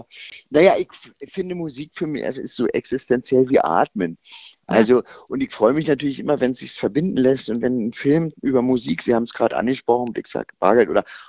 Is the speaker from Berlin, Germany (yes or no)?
yes; Berlin, Germany; ich bin ja Berliner, man hört es vielleicht ein bisschen.